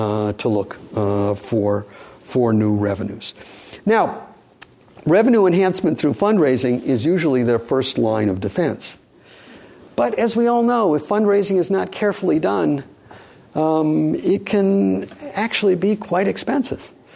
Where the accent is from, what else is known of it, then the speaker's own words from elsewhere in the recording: Michigan, United States; Again, I'm from Michigan.